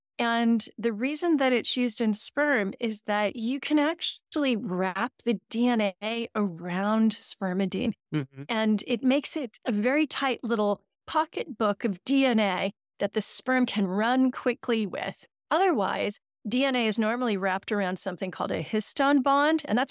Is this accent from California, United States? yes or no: yes; California, United States; now in Oxford, United Kingdom; I know you're based in San Diego, and I'm originally from Orange County, so I'm a Southern Californian, but I live in Oxford, England now